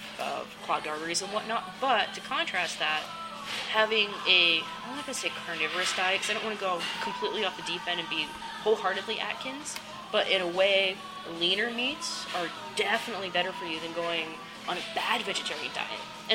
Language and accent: English; England, United Kingdom; look, we're English, but we season our food with things